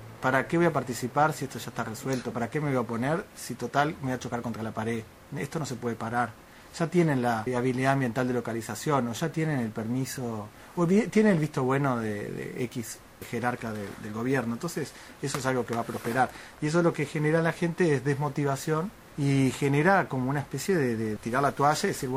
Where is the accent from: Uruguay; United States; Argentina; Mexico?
Uruguay; los dueños de esa empresa, que somos todos los uruguayos.